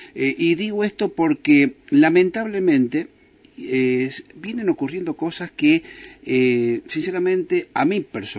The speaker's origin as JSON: {"language": "Spanish", "region": "Buenos Aires", "country": "Argentina", "tie": "born there", "lives_now": "San Luis, Argentina", "said": "mis viejos son de San Luis, nacieron en San Luis, pero por esas cosas de la vida, yo nací en Buenos Aires, claro, y por eso no me puedo sentir menos puntano que uno que haya nacido acá."}